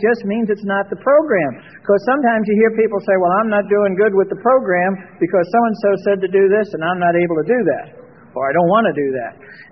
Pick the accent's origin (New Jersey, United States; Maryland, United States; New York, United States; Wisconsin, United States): New York, United States; Brooklyn; You know, I'm from Brooklyn, so I don't know a whole lot about that topic.